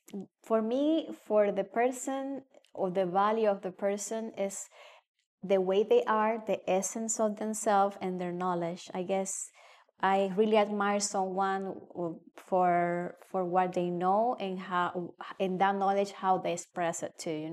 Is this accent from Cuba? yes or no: yes; Cuba; first language Spanish; English is a second language; You know, guys, I'm Cuban and my first language is Spanish.